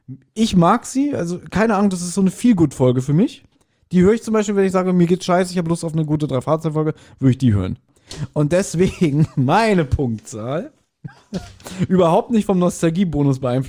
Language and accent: German; Berlin, Germany; Wir als Berliner haben zudem auch eine ganz andere Bindung.